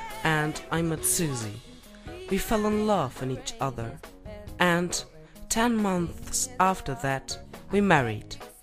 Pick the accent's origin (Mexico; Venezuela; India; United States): Mexico; from Mexico.